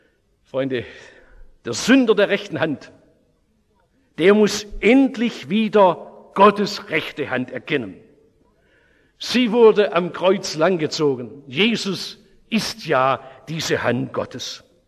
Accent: Oberndorf am Neckar, Baden-Württemberg, Germany; So habe ich es in meiner Heimatstadt Oberndorf-Neckar erlebt

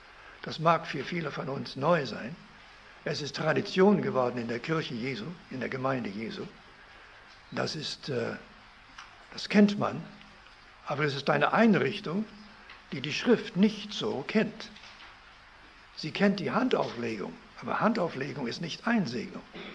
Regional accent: Canada; er wohnte in Kanada, wo ich aufgewachsen bin

